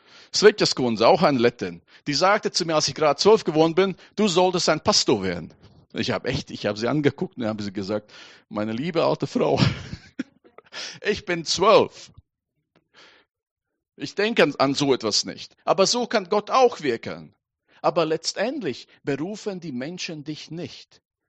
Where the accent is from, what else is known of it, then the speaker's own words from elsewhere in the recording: Latvia; Ich komme aus Lettland, aus der ehemaligen Sowjetunion.